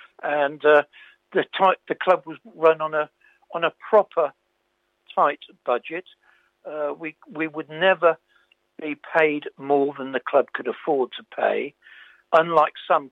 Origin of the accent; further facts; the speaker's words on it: High Wycombe, South East England, United Kingdom; my wife and I were both born and bred in High Wycombe.